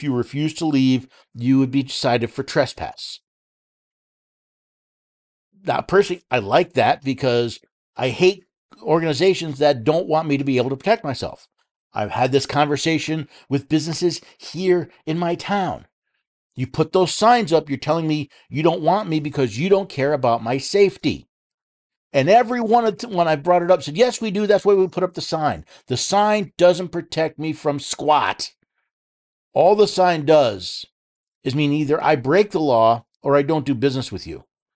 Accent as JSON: {"language": "English", "region": "New York", "country": "United States", "tie": "born or raised there", "lives_now": "Tennessee, United States", "said": "Again, I was born and raised in New York. I actually had a carry permit in New York."}